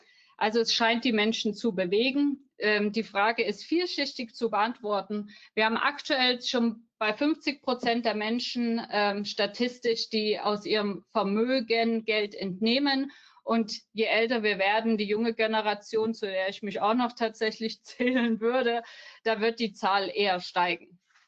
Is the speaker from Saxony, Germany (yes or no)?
yes; Saxony, Germany; moved away as an adult; Damals noch in meiner Heimat in Sachsen, wo ich geboren und aufgewachsen bin, bin dann aber direkt danach ins Rhein-Main-Gebiet gewechselt, 2007